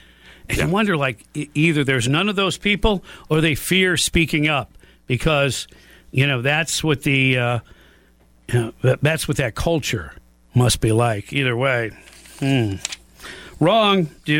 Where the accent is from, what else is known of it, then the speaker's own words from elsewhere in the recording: Louisiana, United States; I'm from Louisiana. We're prone to that.